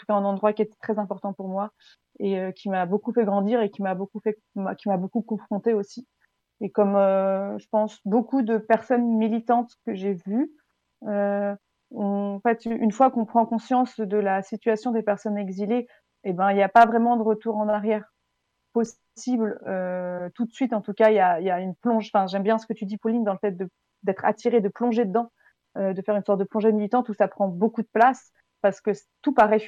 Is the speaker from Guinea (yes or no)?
no; Auvergne-Rhône-Alpes, France; born there; Moi, j'ai toujours vécu dans les Alpes. Je suis née en Haute-Savoie. J'ai vécu 8 ans dans les Hautes-Alpes. Et j'ai attrapé un travail en 2020, un travail passionnant. Et du coup, je suis allée vivre à Grenoble.